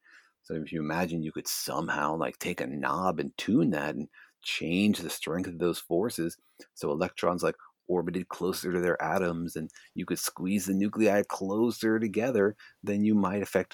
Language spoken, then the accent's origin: English; Los Alamos, New Mexico, United States; I grew up actually in Los Alamos, New Mexico, where a lot of that stuff happened.